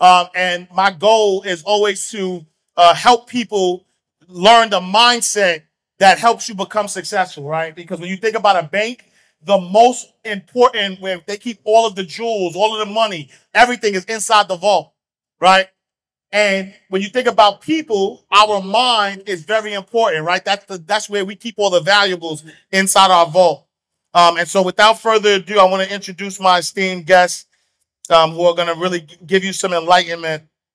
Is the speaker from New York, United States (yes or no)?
yes; New York City, New York, United States; but I'm really from Harlem. But I was like, let me play in the room. But I grew up in Harlem, like single parent.